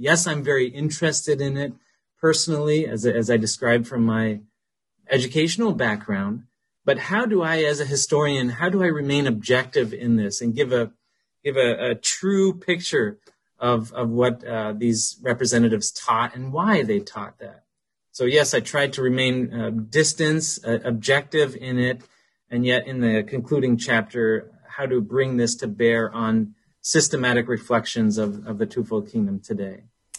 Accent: Ontario, Canada; So as I said, I grew up in Canada, Ontario.

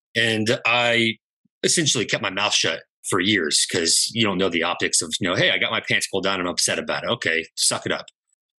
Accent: Dallas, Texas, United States; also born or lived in Tucson; It got me closer to home. You know, born and raised in Dallas, went to school in Tucson. So, you know, this is kind of my time to leave Arizona.

